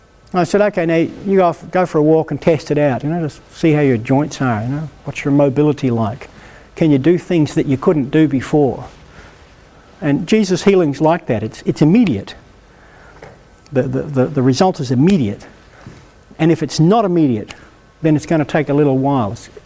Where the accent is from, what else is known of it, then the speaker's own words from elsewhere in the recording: New Zealand; I grew up in New Zealand, so I kind of understand them.